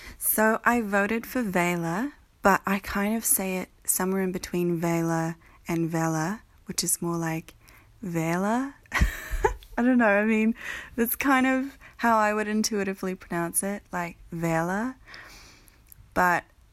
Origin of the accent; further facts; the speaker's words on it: New Zealand; Hi, so I'm from New Zealand